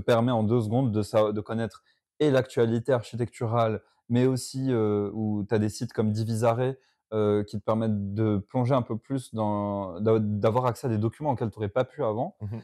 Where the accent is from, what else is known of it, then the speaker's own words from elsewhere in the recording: Morocco; now in France; Oui, mais regarde, par exemple, moi, je viens du Maroc, je suis en France pour un temps limité.